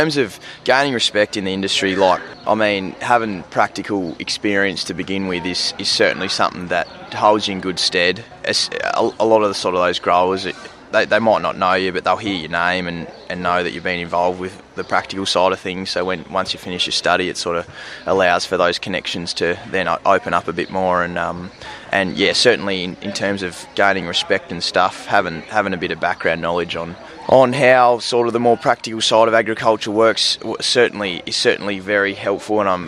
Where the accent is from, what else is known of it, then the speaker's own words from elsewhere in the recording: Longford, Tasmania, Australia; now in Launceston, Australia; I'm originally from Longford, Tassie. I now live in Launceston with my family.